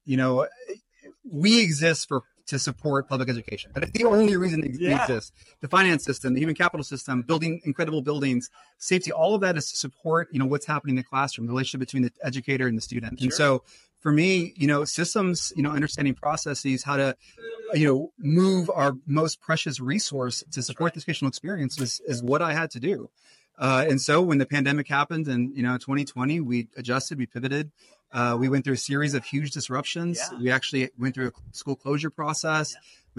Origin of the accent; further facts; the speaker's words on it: Austin, Texas, United States; I'm born and raised in Austin.